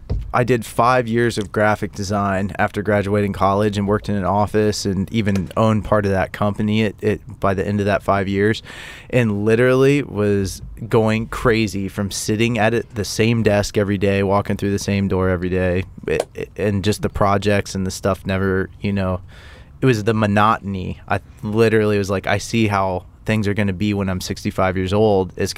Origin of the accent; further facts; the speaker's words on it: Ohio, United States; I'm coming from Ohio, so it was a completely foreign thing.